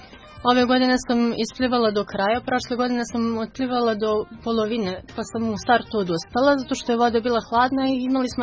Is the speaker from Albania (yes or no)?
no; Kragujevac, Šumadija and Western Serbia, Serbia; imam 23 godine, iz Kragujevca sam. Rođena sam ovde, inače sa majčine strane su mi iz Srema rođaci